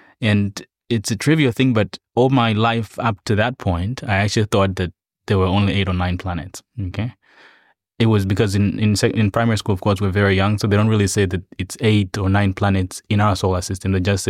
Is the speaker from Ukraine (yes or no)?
no; Malawi; That's where I grew up. Malawi is in Central Africa, Southeast Africa.